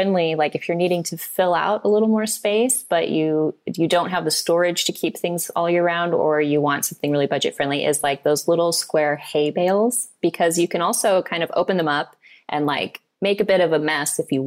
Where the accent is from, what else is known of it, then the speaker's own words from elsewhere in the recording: Missouri, United States; because I'm from Missouri, so we have all four seasons